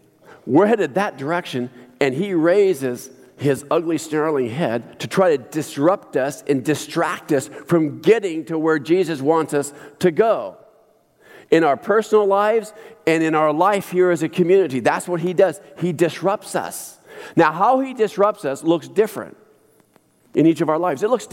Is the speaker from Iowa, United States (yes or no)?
no; Bremerton, Washington, United States; I was raised in West Bremerton.